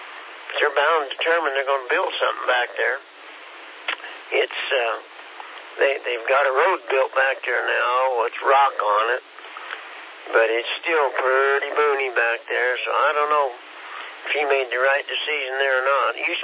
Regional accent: Kansas, United States; moved away as an adult; And then and I am one of those. We come from Kansas 14 years ago

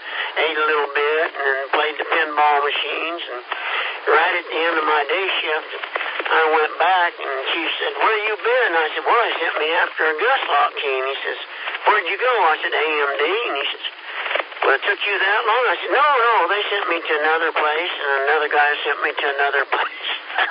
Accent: Kansas, United States; Well, I'm from Kansas. You remember Dodge City and Gunsmoke?

